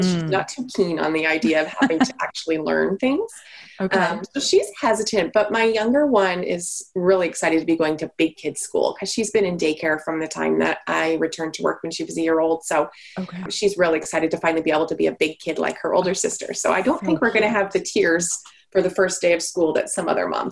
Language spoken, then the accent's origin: English; Canada; So for your listeners, I am Canadian. And so here in Ontario